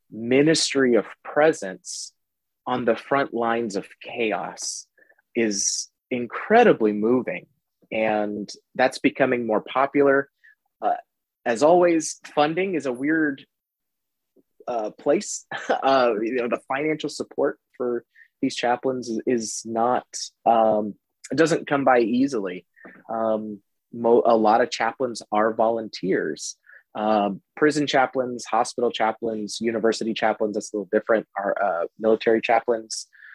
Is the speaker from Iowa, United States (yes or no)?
yes; Lamoni, Iowa, United States; Growing up in Lamoni, Iowa, I volunteered for the local fire and EMS services.